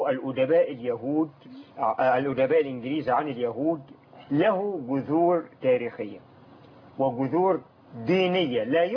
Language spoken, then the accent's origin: Arabic; Egypt; now in England; يوم ما كنا في الثمانينات في إنجلترا، نسبة عدد المسلمين في إنجلترا تعادل نسبة الأقباط عندنا في مصر